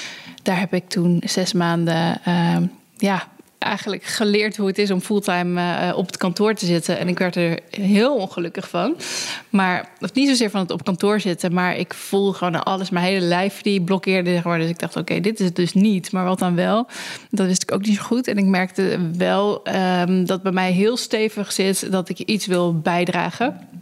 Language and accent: Dutch; Friesland, Netherlands; moved away as an adult; also born or lived in Groningen; 35 jaar en opgegroeid, geboren in Friesland. Heel klein dorpje. En vanuit daar ben ik naar Groningen gegaan om bedrijfskunde te studeren.